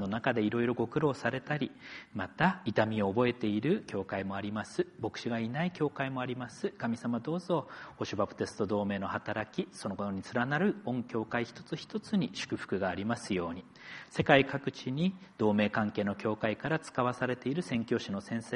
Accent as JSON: {"language": "Japanese", "region": "Akita", "country": "Japan", "said": "その強調されるほど田舎地方は私の出身でもある地方でですね"}